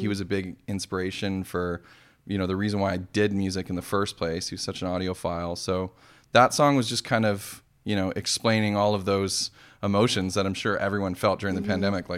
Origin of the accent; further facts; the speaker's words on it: Guelph, Ontario, Canada; I grew up in Guelph